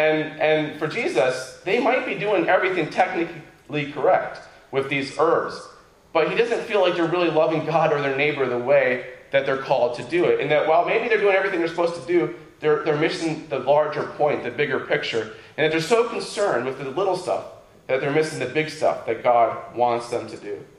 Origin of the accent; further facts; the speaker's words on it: Danville, United States; I remember in my hometown in Danville, there's a park.